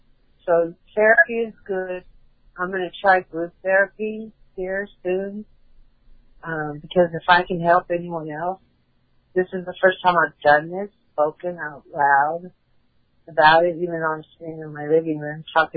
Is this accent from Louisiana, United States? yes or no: no; California, United States; moved away as an adult; And here I was from California. I was 50 years old.